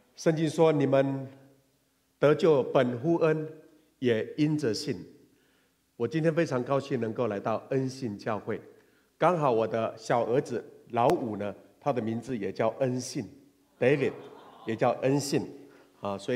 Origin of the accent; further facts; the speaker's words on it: Taiwan; 我是台湾的原住民高山族以前有人叫我们山地人